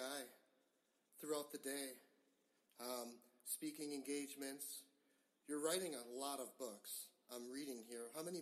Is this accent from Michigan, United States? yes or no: no; Milwaukee, Wisconsin, United States; moved away as an adult; now in San Diego, United States; I moved out to San Diego from Milwaukee, Wisconsin in 97 when I was a younger guy.